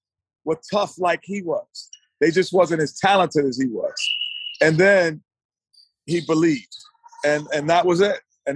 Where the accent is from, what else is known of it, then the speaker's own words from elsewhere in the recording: New York, United States; I you know, being a New Yorker, you know, I always root subliminally for them